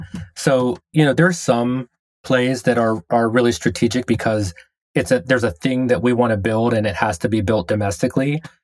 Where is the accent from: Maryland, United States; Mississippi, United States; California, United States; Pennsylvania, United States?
Pennsylvania, United States; Pittsburgh; my hometown, Pittsburgh, was like the home of Alcoa.